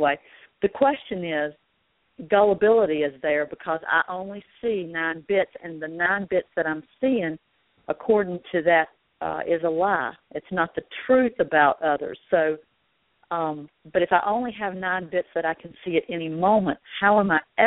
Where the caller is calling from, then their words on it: North Carolina, United States; in North Carolina.